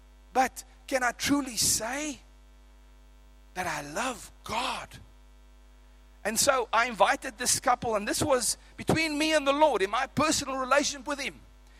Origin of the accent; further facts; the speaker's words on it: England, United Kingdom; I'm actually English by the way